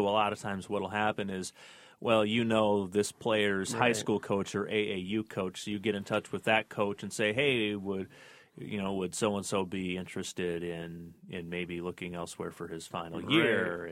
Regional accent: Iowa, United States; moved away as an adult; because I grew up in Iowa rooting for the Hawkeyes my entire life, and then moved here

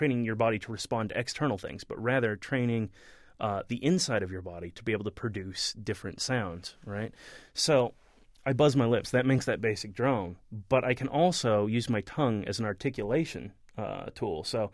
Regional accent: New Mexico, United States; I'm from New Mexico originally, so these things grow all over where I come from.

